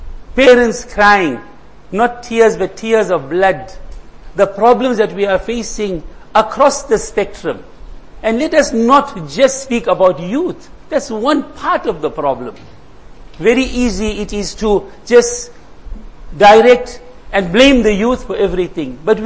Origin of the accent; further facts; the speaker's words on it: South Africa; there are great lessons for us to learn as South African Muslims, as a minority.